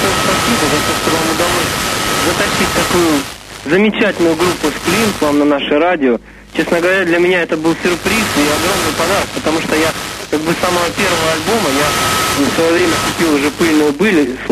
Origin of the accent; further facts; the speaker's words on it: Rostov-on-Don, Rostov Oblast, Russia; now in Moscow, Russia; Я сам из Ростова-на-Дону, звоню из Москвы.